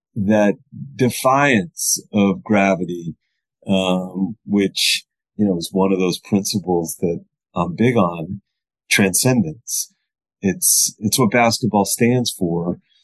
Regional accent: New Jersey, United States; I grew up in Northwest New Jersey, so we rooted for the New York teams.

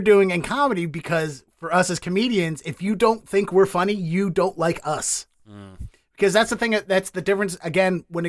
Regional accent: Baltimore, Maryland, United States; for me, who I come from Baltimore, I live amongst people of color.

